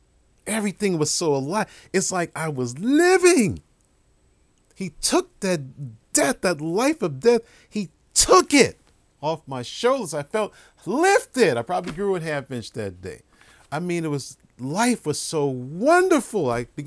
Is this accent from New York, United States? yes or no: yes; New York, United States; I'm a city boy. I come from New York. You know, only thing you hear is pollution and car horns.